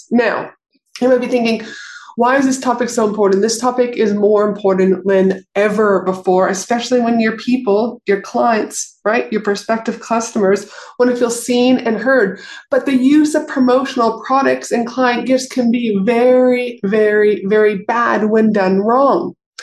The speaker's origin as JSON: {"language": "English", "country": "Canada", "tie": "born or raised there", "said": "And I know, like, I grew up obviously in Canada, and I remember also our summers."}